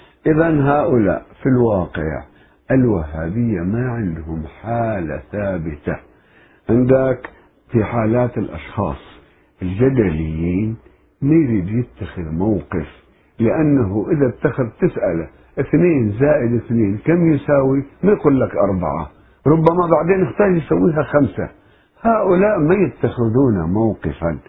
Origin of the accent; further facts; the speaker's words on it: Turkey; مثلا عندنا في تركيا لابد أن تكون مظاهرات